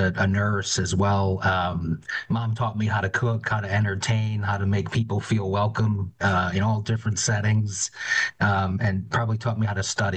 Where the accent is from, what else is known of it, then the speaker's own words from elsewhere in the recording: Scranton, Pennsylvania, United States; I'm from Scranton, Pennsylvania, second of four, two sisters, one older brother.